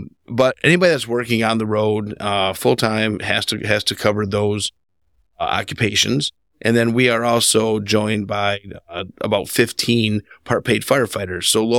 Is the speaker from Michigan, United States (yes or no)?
yes; Saginaw Township, Michigan, United States; I grew up in Saginaw Township, so urbanized neighborhoods and things like that.